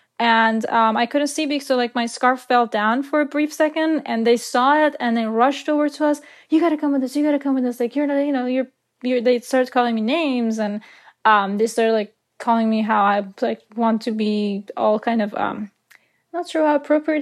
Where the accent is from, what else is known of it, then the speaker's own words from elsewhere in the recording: Iran; moved away; I grew up in Iran and I went to high school. I finished high school in Iran